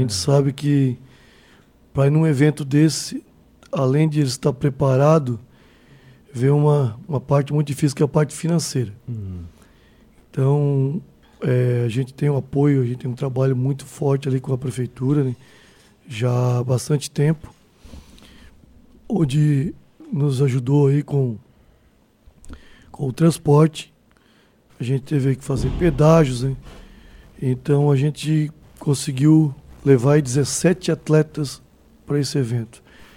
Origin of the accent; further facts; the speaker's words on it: Urussanga, Santa Catarina, Brazil; sou natural de Uruçanga, né?